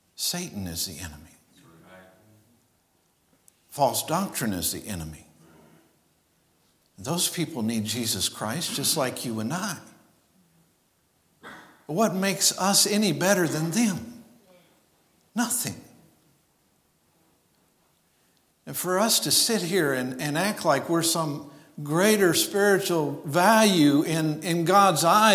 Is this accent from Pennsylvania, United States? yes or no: no; North Carolina, United States; when we meet people that know Asheville, we're like, well, we're from Inkakamler.